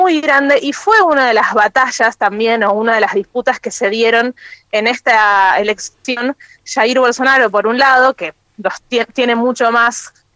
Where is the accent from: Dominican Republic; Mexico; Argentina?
Argentina; como argentinos y argentinas